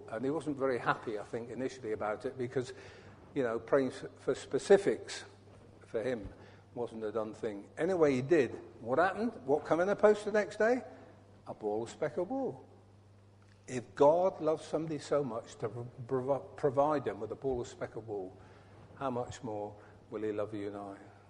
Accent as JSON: {"language": "English", "region": "Scotland", "country": "United Kingdom", "said": "I come from Scotland, as you probably know by now, despite my accent."}